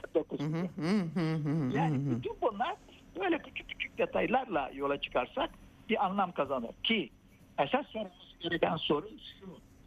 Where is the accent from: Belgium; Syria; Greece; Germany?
Syria; Jarabulus, Aleppo Governorate; Şimdi Carablus'ta ki benim memleketim biliyorsun.